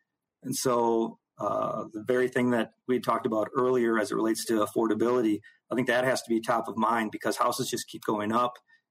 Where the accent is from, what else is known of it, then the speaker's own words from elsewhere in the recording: Madison, Wisconsin, United States; I grew up in Madison. I grew up in a small home, you know, those three bedroom, one and a half bath.